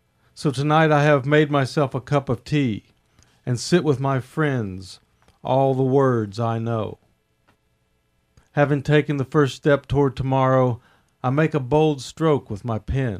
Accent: United States; I realized that, yes, as an American poet, you can write in an American diction

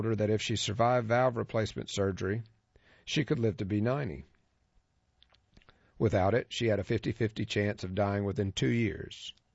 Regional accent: California, United States; In California, my home state

